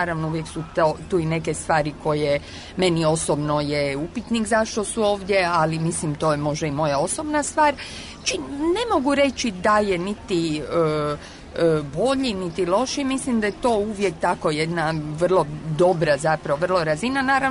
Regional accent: Rijeka, Primorje-Gorski Kotar County, Croatia; moved away as an adult; also born or lived in Zagreb; now in Prague, Czechia; Pa ja sam zapravo iz Rijeke, međutim studirala sam, završila sam dramaturgiju na Akademiji u Zagrebu i onda sam zapravo dugo godina živjela i radila u Zagrebu i prije 2 godine sam preselila u Prag.

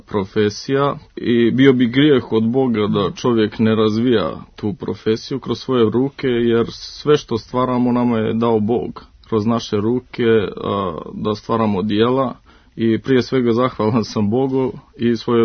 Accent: Prijepolje, Šumadija and Western Serbia, Serbia; Tako je, rođen sam u Prijepolju, sem što mi je otac porijeklom iz Berana, majka iz Prijepolja, rođen sam pored praktično manastira Mileševa

